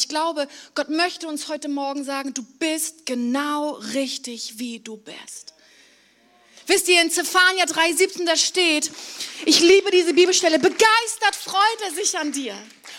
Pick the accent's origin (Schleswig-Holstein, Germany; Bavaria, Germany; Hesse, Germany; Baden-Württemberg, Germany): Schleswig-Holstein, Germany; Flensburg; Ich komme aus Flensburg